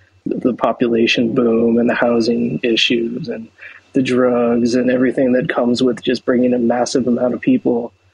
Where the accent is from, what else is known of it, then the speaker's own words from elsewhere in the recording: San Francisco, California, United States; Well, I mean, I'm from San Francisco, and yes, you're absolutely right.